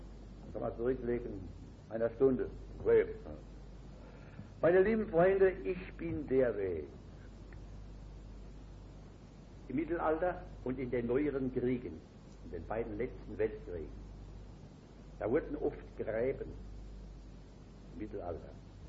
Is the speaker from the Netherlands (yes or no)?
no; Worms, Rhineland-Palatinate, Germany; In meinen Gedanken bin ich in einem Augenblick in meiner Heimatstadt Worms oder in meiner jetzigen Wohnung, wo ich wirken darf und Wunder Gottes erleben darf, in der langen Steinbacher Höhe